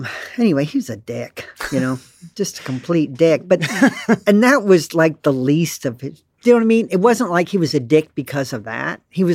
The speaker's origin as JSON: {"language": "English", "town": "Raleigh", "region": "North Carolina", "country": "United States", "tie": "born or raised there", "said": "we grew up in Raleigh, and he was on the, did editorials on the news."}